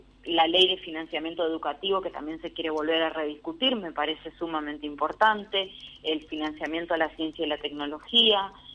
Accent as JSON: {"language": "Spanish", "country": "Argentina"}